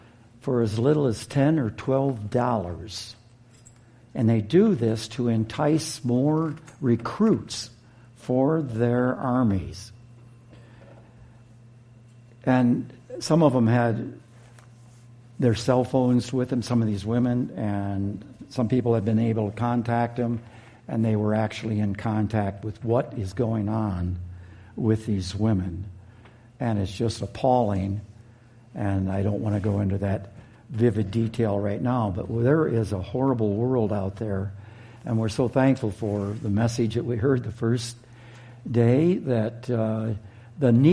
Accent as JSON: {"language": "English", "region": "Michigan", "country": "United States", "said": "I'm from Michigan. I'm from the western side of the state, so don't hold that against me."}